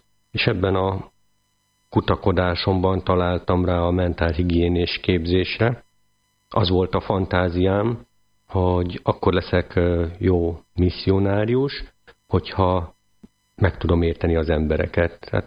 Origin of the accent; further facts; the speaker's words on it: Slovakia; moved away as an adult; now in Hungary; Felvidéki származású vagyok. Úgy kerültem Magyarországra több mint 15 évvel ezelőtt, hogy teológiát szerettem volna tanulni.